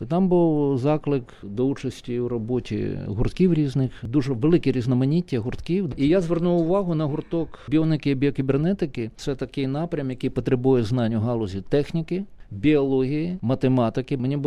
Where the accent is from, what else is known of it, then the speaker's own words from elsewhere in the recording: Kyiv, Ukraine; Так, я киянин.